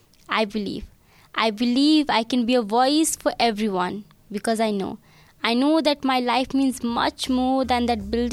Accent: India; from India. I'm 16 years old.

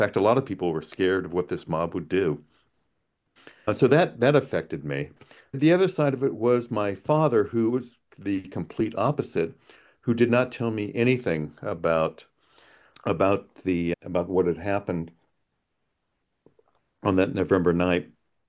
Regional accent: San Jose, California, United States; I've always had a love-hate relationship with San Jose. It's my hometown, and therefore I love it. But when I was growing up, my first thing I wanted to do was to leave it.

